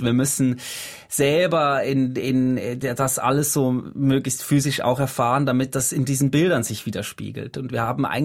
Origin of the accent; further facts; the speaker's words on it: Switzerland; Ich bin in der Schweiz aufgewachsen, ich kenne die Berge sehr gut